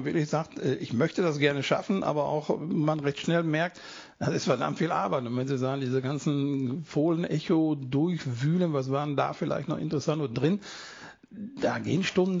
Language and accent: German; Mönchengladbach, North Rhine-Westphalia, Germany; Ich bin groß geworden in Bökelberg, habe dort meine Kuttenträgerzeiten in der Kurve verbracht